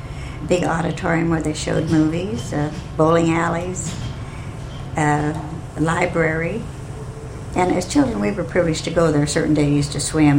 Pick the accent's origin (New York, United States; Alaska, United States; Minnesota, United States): Alaska, United States; Douglas; born there; I was born in Douglas, Alaska in 1899, the 31st day of August. And prior to that, my mother and father had lived in Sitka.